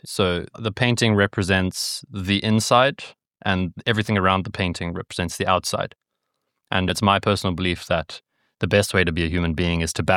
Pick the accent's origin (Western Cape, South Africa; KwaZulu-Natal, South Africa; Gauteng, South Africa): Western Cape, South Africa; Cape Town; Because the three of us are the same age. We're all born in 96. We've raised from Durban, Steve is from Joburg, and I'm from Cape Town.